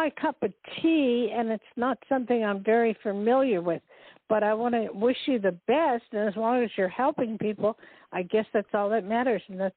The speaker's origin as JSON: {"language": "English", "region": "New Jersey", "country": "United States", "tie": "born there", "said": "Like, I was born in Jersey."}